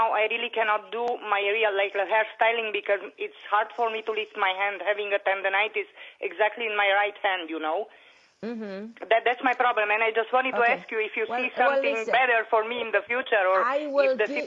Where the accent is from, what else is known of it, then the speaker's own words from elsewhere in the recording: Romania; English is a second language; moved away as an adult; now in Canada; I'm a hairstylist from Romania. When I came in Canada